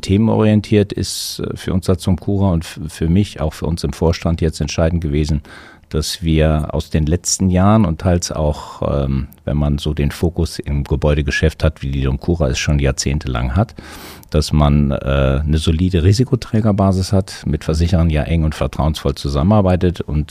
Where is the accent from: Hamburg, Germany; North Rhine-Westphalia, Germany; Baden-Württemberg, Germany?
North Rhine-Westphalia, Germany; Münster; born there; kommen ja gebürtig aus Münster, wir sind ja mit der Familie in Düsseldorf.